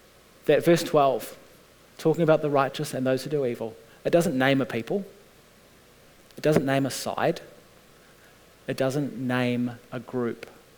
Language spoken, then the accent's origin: English; Las Vegas, Nevada, United States; God is at work in Vegas, but it's still Vegas. And we are still from Vegas. And we have absorbed the culture.